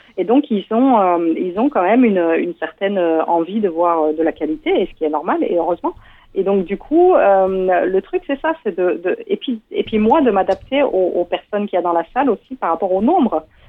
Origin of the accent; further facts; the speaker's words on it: Belgium; Je suis belge, ça s'entend ou pas?